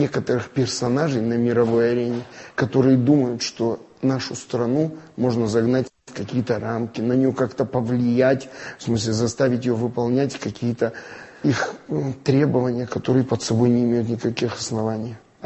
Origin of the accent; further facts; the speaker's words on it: Vladikavkaz, North Ossetia–Alania, Russia; Я представляю Северную Осетию, приехал из Владикавказа.